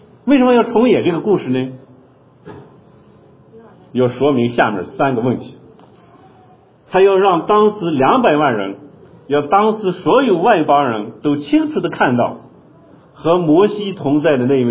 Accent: China; 对我们中国人就尤其简单

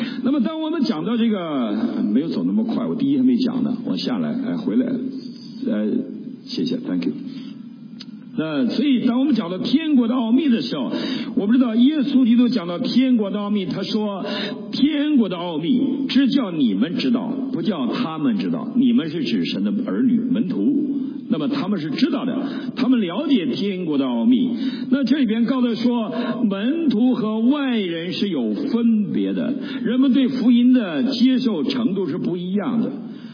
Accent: Northeast China, China; 那我是东北人，那我又觉得麦子都是我们东北的，对吧，这个就不对了，这个地域观念

